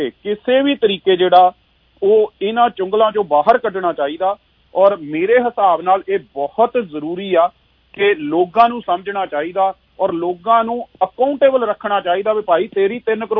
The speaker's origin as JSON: {"language": "Punjabi", "town": "Langeri", "region": "Punjab", "country": "India", "tie": "born or raised there", "said": "ਮੇਰਾ ਪਿੰਡ ਮਾਲਪੁਰ ਦੇ ਲਾਗੇ ਜੀ ਲੰਗੇਰੀ ਪਿੰਡ ਹੈ ਇੱਕ ਛੋਟਾ ਜਿਹਾ ਪਿੰਡ"}